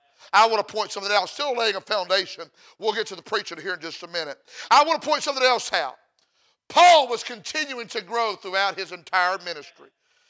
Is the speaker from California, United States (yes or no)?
no; Mississippi, United States; I'm from Mississippi and I'm a little bit of a slow learner, amen.